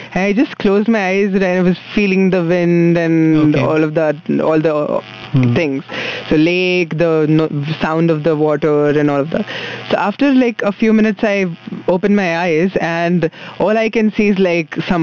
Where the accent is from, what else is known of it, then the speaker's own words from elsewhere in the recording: Nagpur, Maharashtra, India; I'm a Marathi and I'm from Nagpur, right?